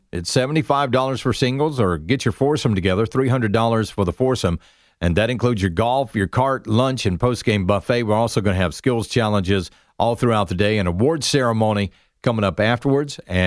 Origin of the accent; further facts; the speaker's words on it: Augusta, Georgia, United States; I mean, I like the Green Jackets in my hometown